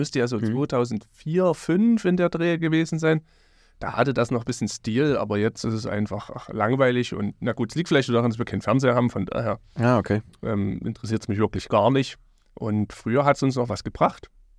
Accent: Radebeul, Saxony, Germany; Ich bin in Kötzschenbroda zur Schule gegangen.

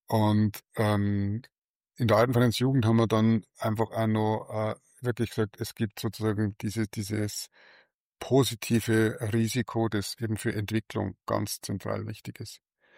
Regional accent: Munich, Bavaria, Germany; ich bin selber auch teilweise in München groß geworden

